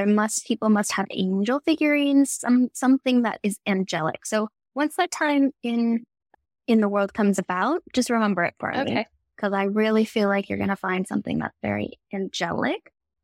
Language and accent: English; Houston, Texas, United States; I grew up in Houston, Texas, and she reminds me of that.